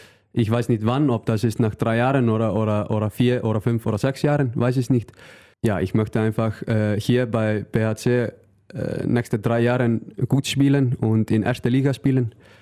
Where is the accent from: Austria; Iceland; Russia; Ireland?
Iceland; North Iceland; German is a second language; In meiner Heimat ist 2 Mannschaften. Ja, meine Heimat ist nur 18.000, aber trotzdem ist 2 Handballmannschaften da. Und ich möchte etwas für Jugend machen als Trainer. Ich finde das wichtig, weil mein Verein in Nordisland habe nicht so viel Geld.